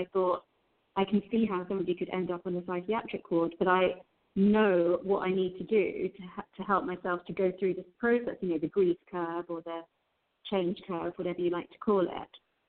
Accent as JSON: {"language": "English", "region": "London", "country": "United Kingdom", "tie": "born or raised there", "said": "not really to do with the way that I wanted to live my life as a teenager growing up in London. You know, I thought it was an Indian thing or a Hindu thing"}